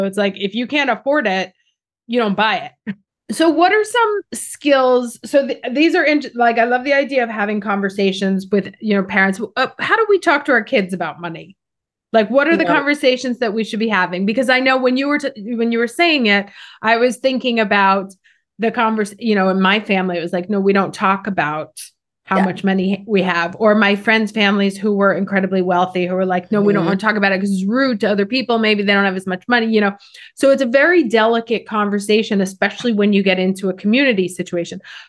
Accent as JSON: {"language": "English", "country": "United States", "lives_now": "Italy", "said": "I live in Italy now. I'm obviously from the United States, where debt is like, of course you're going to get into debt."}